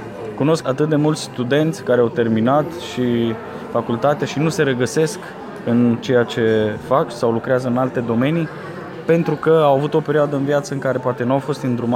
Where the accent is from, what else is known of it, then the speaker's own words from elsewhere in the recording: Timișoara, Timiș County, Romania; că sunt timișorean și iubesc timișorenii